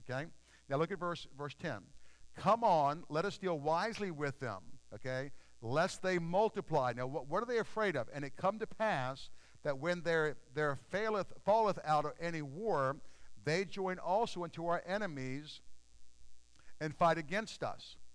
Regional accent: Portsmouth, Virginia, United States; I'm from Portsmouth, Virginia, and we have some really nice, beautiful, large monuments to the Civil War in downtown Portsmouth

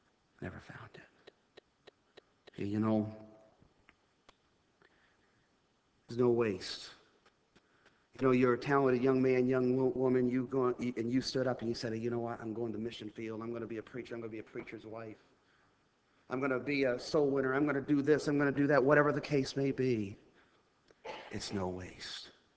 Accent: Maine, United States; my home preacher in Maine, in my home state

